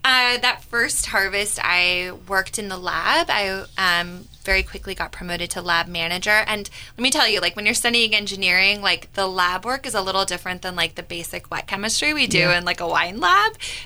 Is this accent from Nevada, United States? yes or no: yes; Reno, Nevada, United States; I'm from the Reno, Lake Tahoe area. I went to school at UNR for college